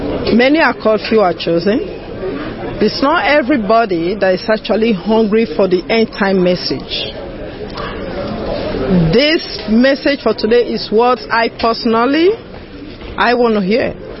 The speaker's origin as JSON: {"language": "English", "town": "Toronto", "region": "Ontario", "country": "Canada", "said": "I'm from Canada, Toronto, Canada."}